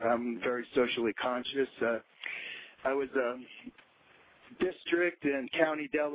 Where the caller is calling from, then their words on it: Evergreen, Colorado, United States; from Evergreen, Colorado in the Rocky Mountains.